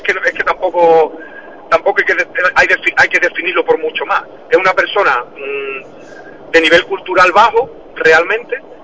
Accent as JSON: {"language": "Spanish", "town": "Cádiz", "region": "Andalusia", "country": "Spain", "lives_now": "Turre, Spain", "said": "sí, pero soy gaditano"}